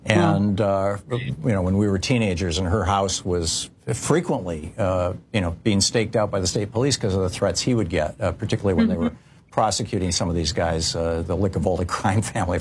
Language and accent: English; Michigan, United States; I mentioned I grew up in Michigan.